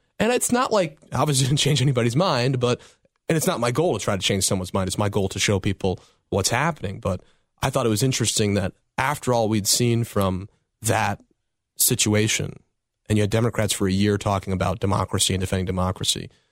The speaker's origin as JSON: {"language": "English", "town": "Trumbull", "region": "Connecticut", "country": "United States", "tie": "born or raised there", "said": "I grew up here in Trumbull, and I, you know, like."}